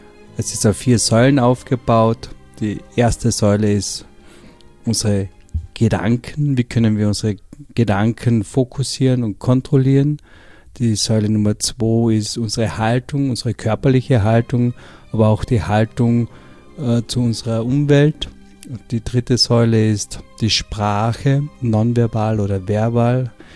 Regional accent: Carinthia, Austria; ich komme aus Kärnten

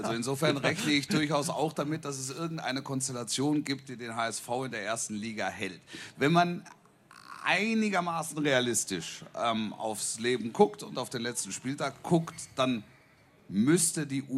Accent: Baden-Württemberg, Germany; Ich bin da ganz in der Nähe groß geworden.

